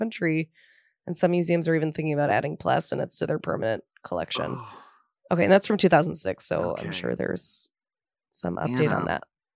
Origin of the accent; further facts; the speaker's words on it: tri-state area, United States; I grew up in the Tri-State area.